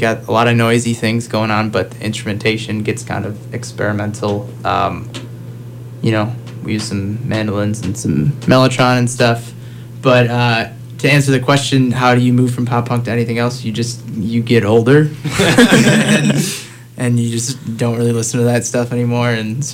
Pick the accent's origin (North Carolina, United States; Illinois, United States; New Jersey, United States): Illinois, United States; Chicago; I mean, we like, we're all from the Chicagoland area, so obviously, like, we go back and we play all the time